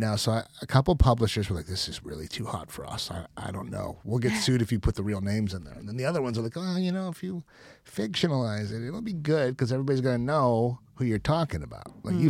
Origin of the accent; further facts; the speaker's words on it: Cleveland, Ohio, United States; But we're both from Cleveland, so like we have like this Midwestern common sense thing